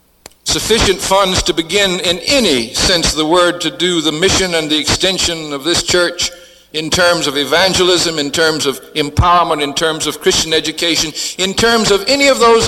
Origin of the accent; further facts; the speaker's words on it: the South, United States; accent: southern; And let it be understood in my most southern accent